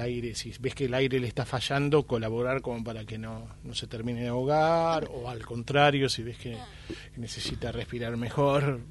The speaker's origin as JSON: {"language": "Spanish", "country": "Argentina", "said": "como intérpretes argentinos nos toca esa tarea."}